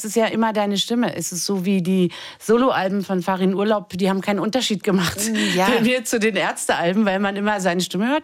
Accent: Berlin, Germany; Ich bin ja auch Berlinerin und habe es immer sehr stark gefühlt.

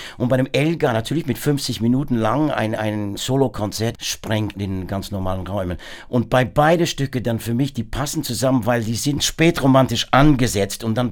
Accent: Worcester, West Midlands, United Kingdom; German is a second language; now in Germany; ich bin natürlich in Worcester aufgewachsen.

